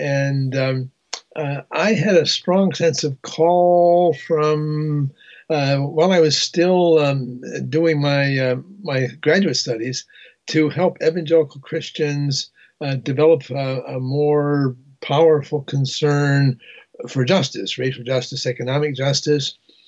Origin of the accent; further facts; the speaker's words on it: Canada; I grew up in Canada.